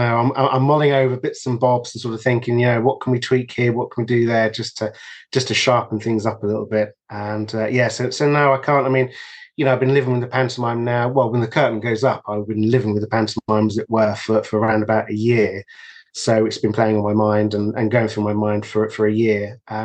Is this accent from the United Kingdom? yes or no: yes; Hofton, England, United Kingdom; I grew up in Hofton, which is the neighbouring village.